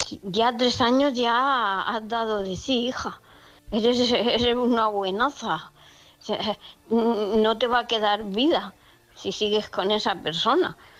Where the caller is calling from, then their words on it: Murcia, Region of Murcia, Spain; de Murcia.